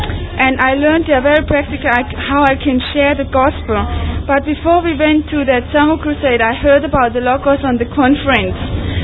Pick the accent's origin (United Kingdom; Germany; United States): Germany; and I come from Germany